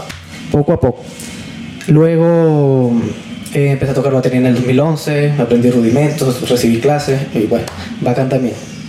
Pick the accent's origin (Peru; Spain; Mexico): Peru; now in Chile; luego llegué acá a Chile, bueno, de Perú fue una buena respuesta